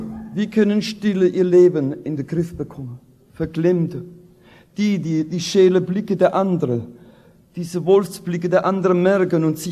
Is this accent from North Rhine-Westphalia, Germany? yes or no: no; Rhineland-Palatinate, Germany; Ich komme selbst aus der Pfalz und habe Probleme mit meinem Dialekt